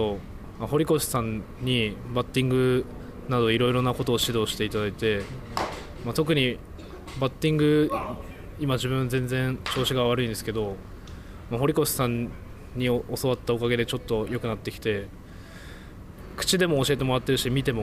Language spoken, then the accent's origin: Japanese; Kawasaki, Kanagawa, Japan; 出身は神奈川県の川崎市です。